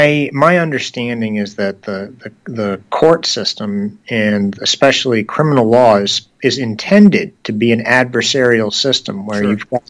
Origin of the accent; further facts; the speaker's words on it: Portland, Maine, United States; Long story short, I grew up in Portland, Maine, and my mom was a single mom.